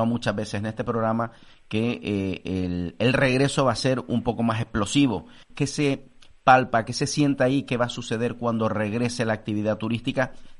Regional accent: Canary Islands, Spain; Toma un buchito de agua, como decimos en Canarias

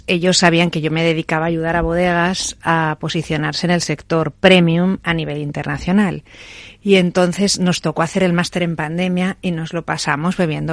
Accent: Castile and León, Spain; me gustaría empezar por Gredos porque es de donde yo soy, donde he pasado mi infancia, donde he pasado los momentos de ocio más felices de mi vida, donde me pierdo los fines de semana

